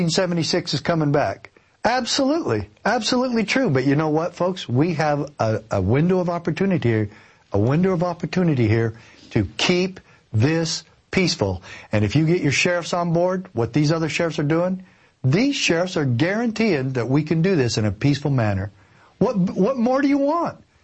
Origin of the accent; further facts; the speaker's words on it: Texas, United States; I'm a law-abiding citizen and I'm a Texan.